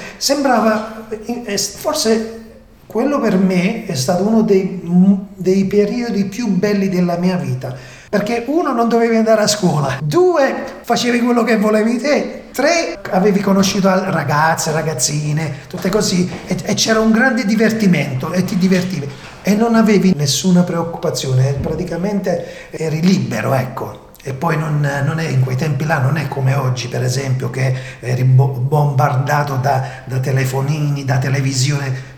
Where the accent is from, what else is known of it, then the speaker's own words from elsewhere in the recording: Torre del Greco, Campania, Italy; born there; Io sono nato a Torre del Greco.